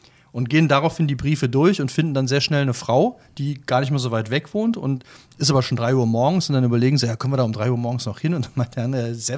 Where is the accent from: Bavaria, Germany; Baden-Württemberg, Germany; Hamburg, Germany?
Baden-Württemberg, Germany